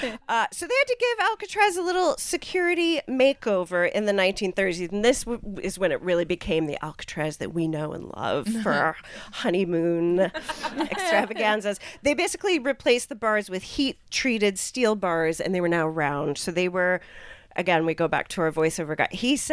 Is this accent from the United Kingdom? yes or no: yes; United Kingdom; Oh, I'm British, I can enunciate.